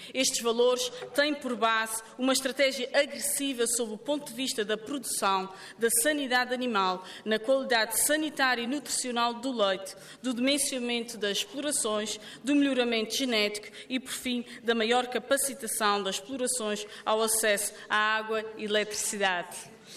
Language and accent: Portuguese; Azores, Portugal; daquilo que nos define enquanto açorianos.